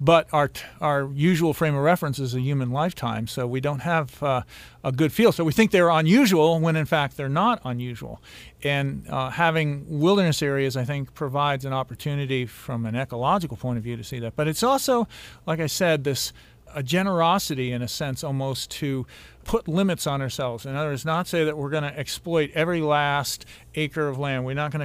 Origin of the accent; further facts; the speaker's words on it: East, United States; also born or lived in Missoula, United States; It was a real eye-opener growing up in the East and then going out to Montana